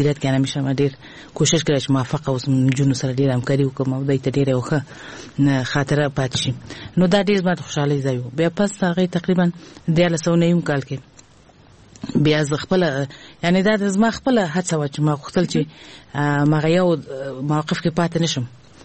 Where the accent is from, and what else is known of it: Kabul, Afghanistan; born or raised there